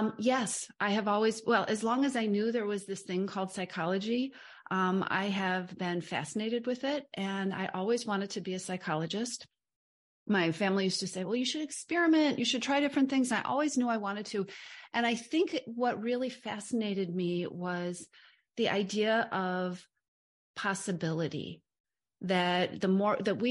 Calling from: Bellingham, Washington, United States; Perfect. I'm joining you from Bellingham, Washington. So if you are in the United States and you drive west until you can't, west until you can't go any farther and north until you can't go any farther, that's pretty much where I am.

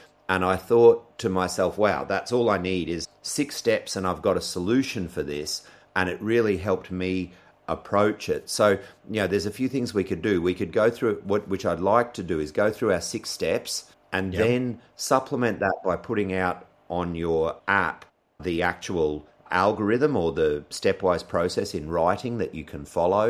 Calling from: Queensland, Australia; and we've got to remember, I'm speaking from Southeast Queensland. And so we also have ticks and snakes.

